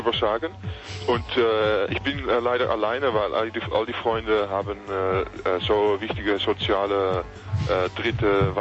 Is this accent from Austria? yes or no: no; Netherlands; German is a second language; Ja, als Holländer, ja, das ist...